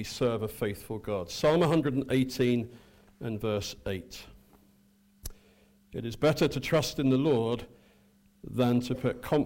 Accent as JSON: {"language": "English", "region": "South East England", "country": "United Kingdom", "tie": "born or raised there", "also_born_or_lived": "Northampton", "said": "In 1979, I was born in Northampton, and after a few months, we moved as a family down to Kent, where we lived till I was 16 years of age."}